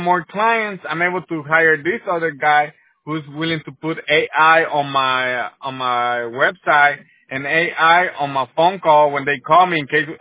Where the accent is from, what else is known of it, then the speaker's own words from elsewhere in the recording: Guatemala; born there; nací en Guatemala, pero sí me hubiera gustado nacer aquí, pero no me quejo. Y gracias a mis papás, pues aprendí el inglés.